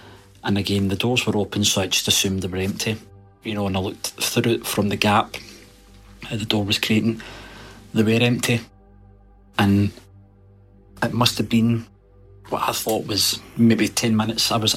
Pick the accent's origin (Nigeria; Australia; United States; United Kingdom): United Kingdom; Thurso, Scotland; also born or lived in Glasgow; I'm from Scotland, a little town called Thurso, north of Scotland. I used to stay in Glasgow, but I couldn't handle the city.